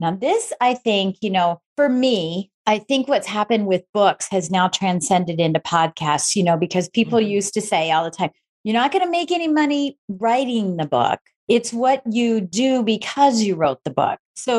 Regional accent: Michigan, United States; That's because we're both from Michigan.

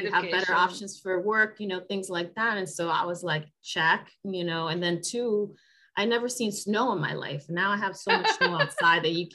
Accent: Dominican Republic; also born or lived in Puerto Rico; I had to pick either I was, you know, because I'm Dominican and Puerto Rican.

